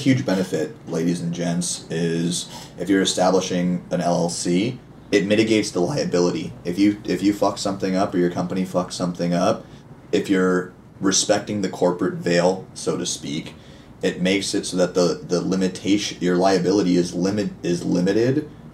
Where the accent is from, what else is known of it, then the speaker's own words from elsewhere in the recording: San Diego, California, United States; actually played together a ton, and we're both from San Diego.